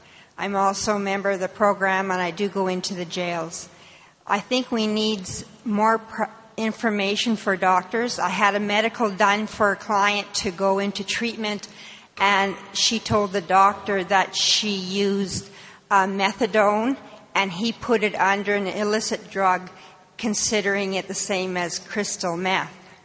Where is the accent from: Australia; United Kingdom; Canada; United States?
Canada; Calgary, Alberta; I'm from Calgary, Alberta, Canada.